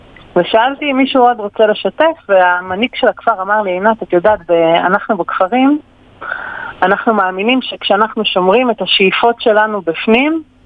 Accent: Haifa, Haifa District, Israel; בסוף חוזרים לשורש, אני מחיפה במקור, חיפה מעדדת לי את איסאווירה

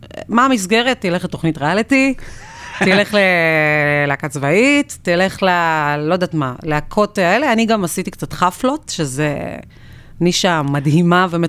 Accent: Nir Yafe, Northern District, Israel; אני בת 35. גדלתי במושב קטן בצפון שנקרא ניר יפה, ככה ליד צומת מגידו כזה.

